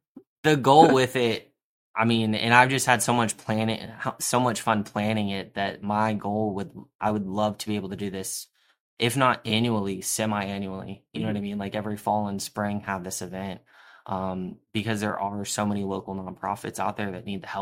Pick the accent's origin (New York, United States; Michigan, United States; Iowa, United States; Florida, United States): Florida, United States; New Port Richey; also born or lived in Clearwater; now in Tampa, United States; Born and raised. I was born in Clearwater. My family slowly migrated up to about Newport Richey, went to high school there.